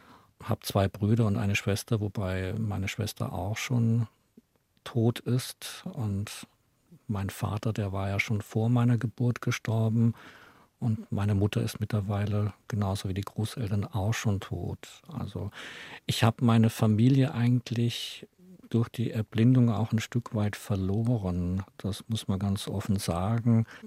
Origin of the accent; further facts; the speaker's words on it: Baden-Württemberg, Germany; da ich in Schwaben aufgewachsen bin auf der Ostalb, bin ich natürlich auch fließend Schwäbisch aufgewachsen. Und die dritte Sprache war für mich Hochdeutsch.